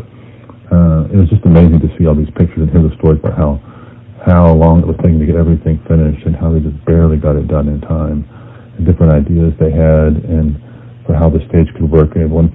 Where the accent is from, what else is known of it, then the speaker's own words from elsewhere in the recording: Austin, Texas, United States; the fact that this was happening in my hometown, I had to make it down there.